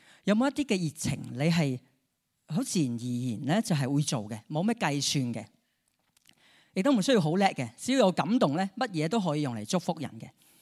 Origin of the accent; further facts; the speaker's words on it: Chaozhou, Guangdong, China; 他说是潮州，那我就说我也是，而且我也会讲潮州话的